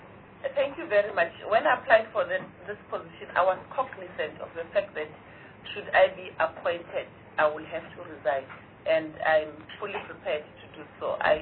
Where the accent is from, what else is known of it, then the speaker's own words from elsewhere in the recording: Northern Cape, South Africa; I come from the Northern Cape by birth, and I was bred there as well.